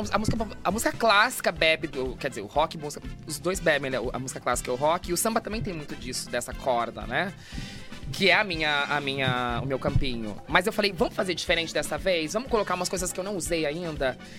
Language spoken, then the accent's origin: Portuguese; Rio Grande do Sul, Brazil; born there; Eu falo, é geograficamente impossível eu virar carioca. Eu nasci no Rio Grande do Sul.